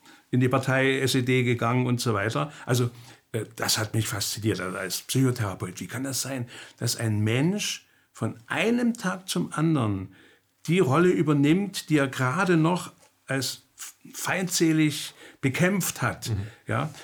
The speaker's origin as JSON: {"language": "German", "region": "East Germany", "country": "Germany", "tie": "born or raised there", "said": "Dann bin ich in der DDR aufgewachsen"}